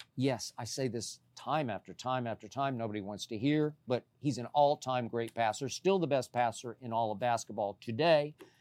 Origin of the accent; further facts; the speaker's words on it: Oklahoma City, Oklahoma, United States; I also was intrigued by Nicole because I'm from Oklahoma City.